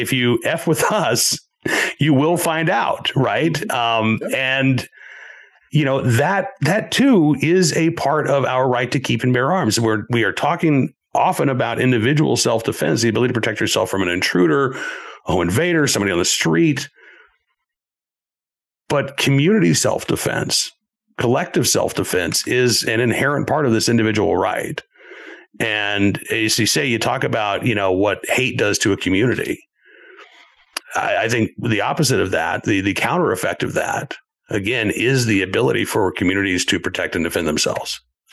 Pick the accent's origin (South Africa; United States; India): United States; Oklahoma; I grew up in Oklahoma, and he's got a chapter in there about the Tulsa Race Massacre. And I never learned about that in school, by the way, in Oklahoma.